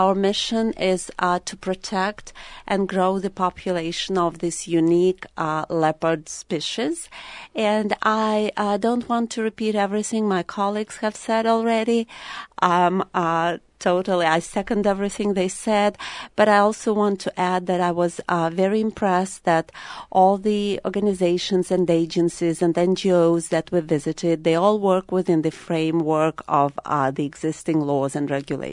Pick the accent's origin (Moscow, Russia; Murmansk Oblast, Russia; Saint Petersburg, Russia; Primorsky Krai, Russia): Primorsky Krai, Russia; Vladivostok; I'm from Vladivostok, which is in the forest of Russia.